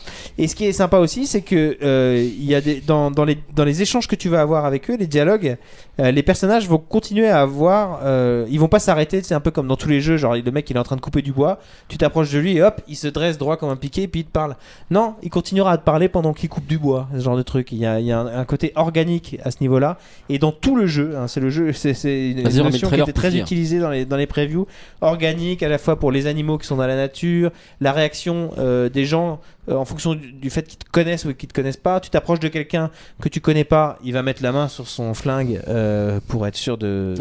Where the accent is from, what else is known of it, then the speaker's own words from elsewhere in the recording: France; Alors, chez nous en France, par exemple